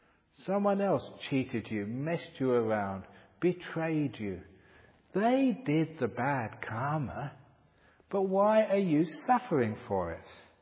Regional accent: London, United Kingdom; born there; I was born in London. Am I English?

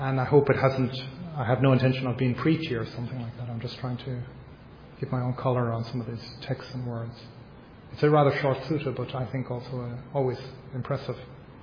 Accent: Ireland; And I grew up in Ireland and I know there's a difference between it being funny and not funny.

